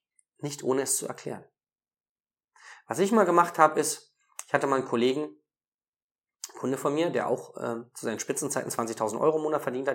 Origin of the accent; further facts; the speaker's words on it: Berlin, Germany; ich komme ja aus Berlin, da gibt es viele Dönerläden